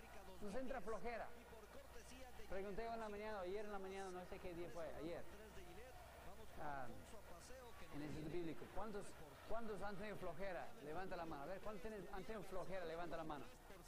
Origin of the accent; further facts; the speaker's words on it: Querétaro, Mexico; yo vengo de México, de Querétaro